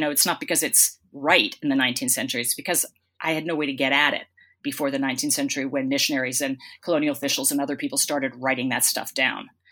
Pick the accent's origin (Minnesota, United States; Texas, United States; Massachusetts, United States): Massachusetts, United States; Boston; And one of the things that I was really aware of, and again, I come from Boston, you know, and I live in Boston now.